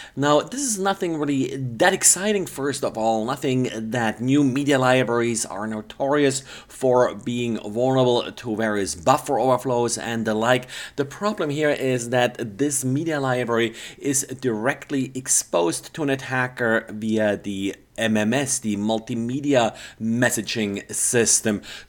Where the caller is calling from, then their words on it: Augusta, Georgia, United States; today I'm recording from Augusta, Georgia.